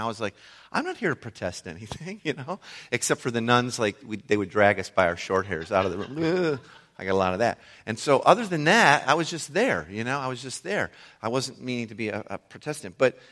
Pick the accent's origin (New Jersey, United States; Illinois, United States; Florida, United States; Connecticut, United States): Illinois, United States; Waukegan; one of the most awesome memories I have of growing up in Waukegan, in our family that wasn't always the best